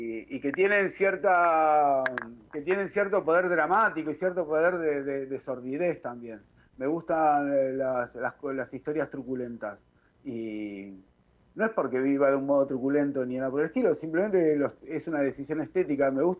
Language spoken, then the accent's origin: Spanish; Carmen de Areco, Buenos Aires Province, Argentina; allá en el pueblo donde soy natal, Carmen de Areco.